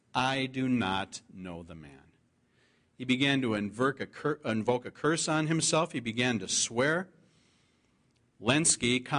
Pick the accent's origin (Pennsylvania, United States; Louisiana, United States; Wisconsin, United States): Wisconsin, United States; And I said, "Yeah, I'm from Wisconsin." She said, "Yes, I'm from Canada. I knew that you were from that area of the country."